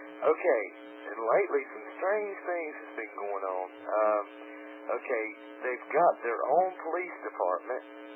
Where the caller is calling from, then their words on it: North Carolina, United States; All right, I'm calling from North Carolina.